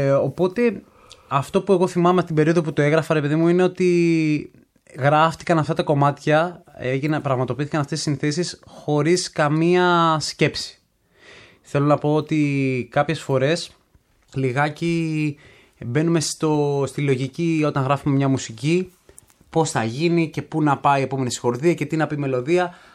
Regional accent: Athens, Attica, Greece; όλα τα χρόνια μεγάλωσα εδώ στην Αθήνα. Ναι. Και 5 χρόνια έλειψα.

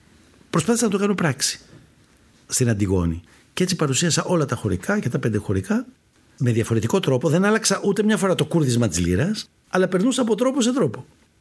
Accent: Skopelos, Thessaly, Greece; Αχ, Σκόπελος είναι η πατρίδα μου. Κάθε φορά που πηγαίνω, νομίζω ότι κάτι σαν το

